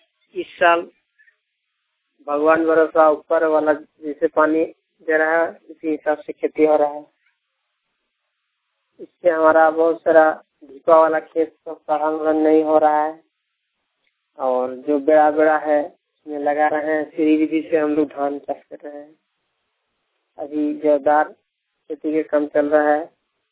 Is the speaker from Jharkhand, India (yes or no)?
yes; Molari, Jharkhand, India; गांव मोलाड़ी, पंचायत जजोड़ी, थाना खरसवां, झारखंड का रहने वाला हूँ।